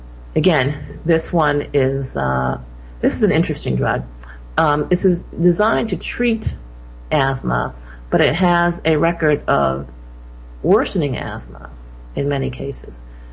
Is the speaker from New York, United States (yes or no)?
yes; Syracuse, New York, United States; In fact, I'm from Syracuse, New York.